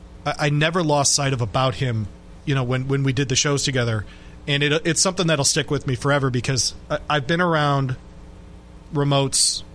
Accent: United States; This is why I love being an American.

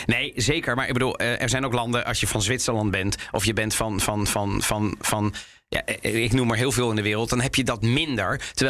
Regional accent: Italy; En je bent bevoorrecht als Italiaan.

